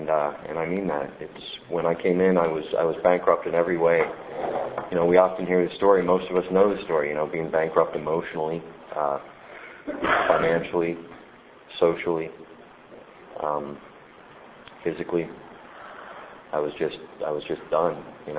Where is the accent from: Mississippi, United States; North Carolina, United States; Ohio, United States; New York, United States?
Ohio, United States; Cincinnati; And I'm from Cincinnati, Ohio. I got sober in Cincinnati 8.5 years ago.